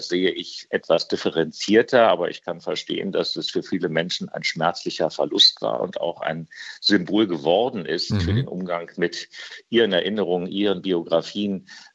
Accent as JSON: {"language": "German", "town": "Potsdam", "region": "Brandenburg", "country": "Germany", "tie": "born or raised there", "said": "Ich bin als Schüler, ich bin in Potsdam groß geworden."}